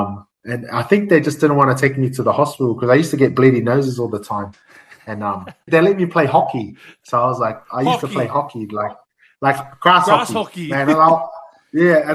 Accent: Naenae, Wellington, New Zealand; Man, I was born in Wellington. So I'm from a place called Nainai. And so it's like the Mount Drua of Lower Hutt from where I'm from.

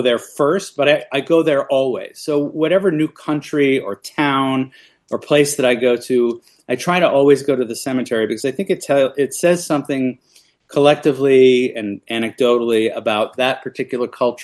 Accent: United States; which as an American is a complicated thing to do at any time

